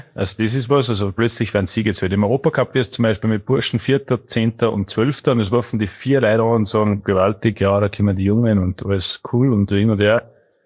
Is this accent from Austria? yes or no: yes; Austria; bin ich ja Österreicher